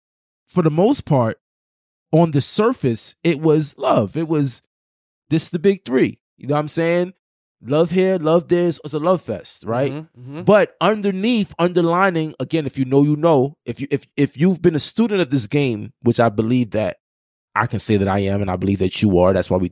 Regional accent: Jamaica; I have mad family in Toronto. I'm Jamaican.

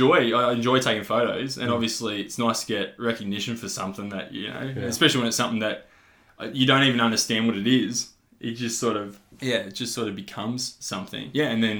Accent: Warrnambool, Victoria, Australia; it's called Cannon Hill in Warrnambool, in my hometown.

